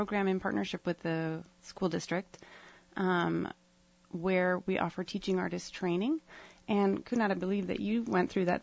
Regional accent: Kodiak, Alaska, United States; When I was a young person growing up in Kodiak, I was in the theater program in Some Arts

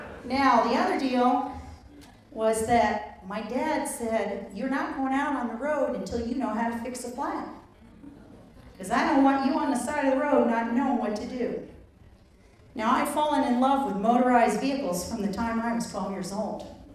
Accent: East Coast, United States; And I grew up on the East Coast, and there were a lot of roads then. Not like on an island where you're limited, okay?

